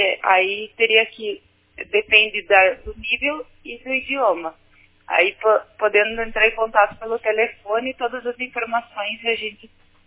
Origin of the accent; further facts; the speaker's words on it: Iraí, Rio Grande do Sul, Brazil; Eu nasci em Iraí, me criei aí, meus pais ainda residem aí, tenho minhas raízes aí, vou todo final de semana, sempre que estou disponível, estou indo para a minha cidade